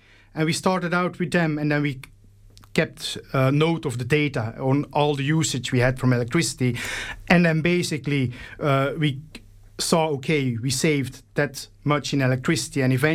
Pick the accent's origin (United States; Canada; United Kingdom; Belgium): Belgium; now in Ireland; we are originally from Belgium. And we moved to Ireland about 9 years ago